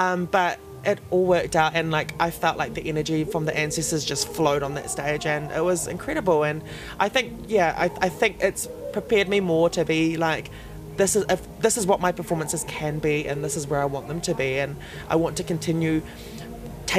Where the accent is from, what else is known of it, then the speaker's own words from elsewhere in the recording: Auckland, New Zealand; also born or lived in Whanganui; I was born in Whanganui, so all my family grew up in Whanganui, but I was brought up in Auckland.